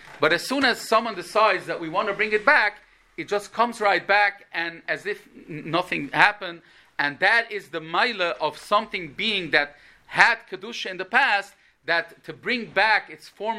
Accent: Montreal, Quebec, Canada; I remember growing up in Montreal, so you had beautiful buildings.

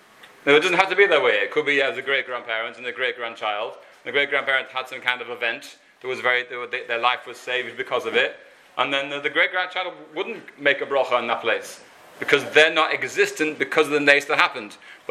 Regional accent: Israel; I am from Eretz Yisrael.

